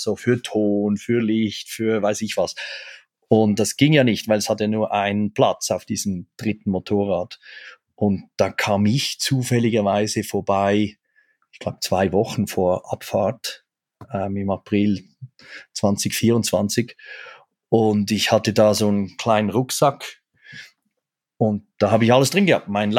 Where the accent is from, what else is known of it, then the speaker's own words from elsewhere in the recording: Switzerland; ich komme da aus der Schweiz, da ist alles immer schön sicher.